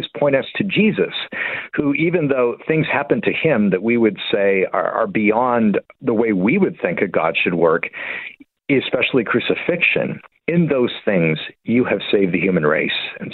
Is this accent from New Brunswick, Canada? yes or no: no; Montreal, Quebec, Canada; I'm Canadian by birth, was born and raised here, speak English and French, and sort of understand the Montreal situation. It's a French-speaking city with a bilingual component in a province that keeps wanting to become separate from the rest of the country.